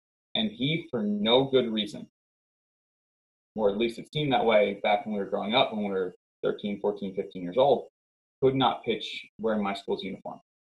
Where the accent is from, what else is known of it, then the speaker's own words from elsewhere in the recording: New York, United States; So for me, I'm from New York, as I mentioned. I grew up a Yankee fan.